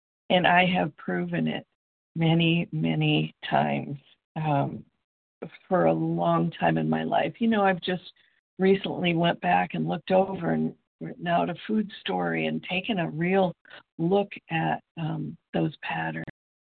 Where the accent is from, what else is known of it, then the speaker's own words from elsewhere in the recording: Iowa, United States; I'm from Iowa. I'm grateful to be here today.